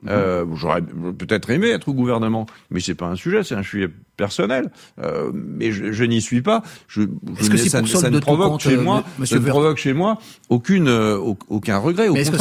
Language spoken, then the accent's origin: French; France; je suis français